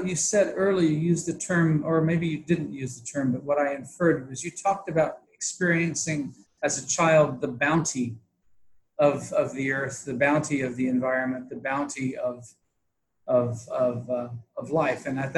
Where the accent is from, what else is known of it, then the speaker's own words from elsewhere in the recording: Missouri, United States; I came from Northwest Missouri